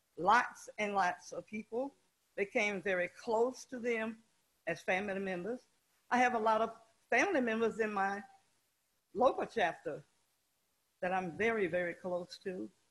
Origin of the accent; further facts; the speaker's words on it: Clinton, South Carolina, United States; now in Columbia, United States; I was born in Lawrence County, grew up in Clinton, went to school in Spartanburg, college in Greenville, and ended up in Columbia.